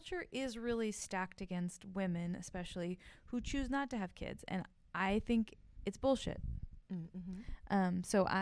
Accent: Oregon, United States; I mean, I'm from Oregon, so it's got to be raining pretty hard for me to get the umbrella out.

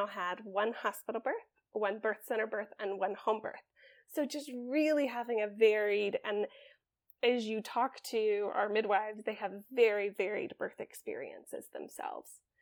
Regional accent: Atlanta, Georgia, United States; I grew up here in the Atlanta area, born and raised here, and then have kind of lived here, gone to college at Mercer in Atlanta

